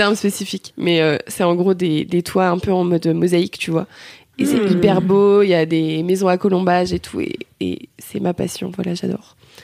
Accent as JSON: {"language": "French", "region": "Bourgogne-Franche-Comté", "country": "France", "said": "Donc Dijon en fait, moi je suis pas de là-bas, enfin je suis de Bourgogne aussi mais pas trop de Dijon, mais j'ai fait mes deux premières années d'études supérieures là-bas."}